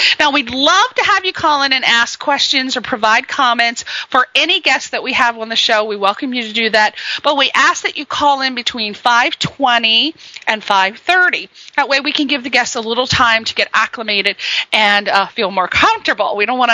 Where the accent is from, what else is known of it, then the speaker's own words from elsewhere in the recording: Connecticut, United States; They are from the East Coast like I am. We're neighbors. I'm from Connecticut, as everybody knows.